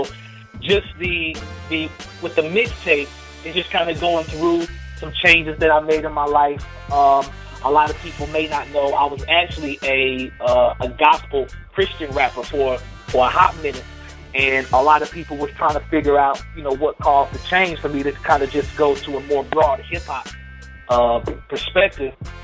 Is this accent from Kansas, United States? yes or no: no; North Carolina, United States; I'm currently residing in Raleigh, North Carolina. But just all day, 704-919, you know, born and raised in North Carolina. So North Carolina's been good to me, so I'm more than happy to carry that flag.